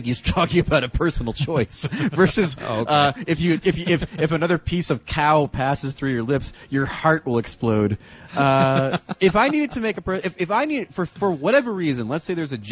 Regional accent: New Jersey, United States; also born or lived in Maryland / Virginia; I also was in Maryland for a bit, and I'll go just Chesapeake area, and then also I grew up in New Jersey.

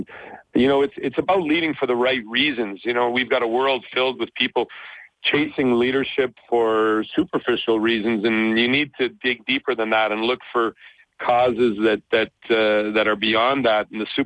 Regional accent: the Prairies, Canada; When we grew up in Canada, in the prairies, in the cold at minus 40, we are practical people at our soul.

